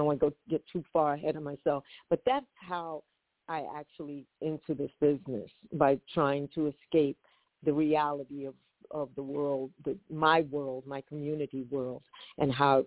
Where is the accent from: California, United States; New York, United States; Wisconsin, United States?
New York, United States; Harlem; Growing up in Harlem, I was accustomed to my neighborhood being one of a community where people looked out for each other.